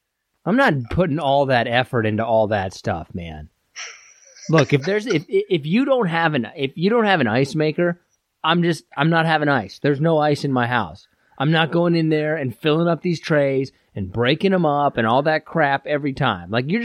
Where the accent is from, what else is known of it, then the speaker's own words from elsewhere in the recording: Midwest, United States; I'm from the Midwest. I should know better.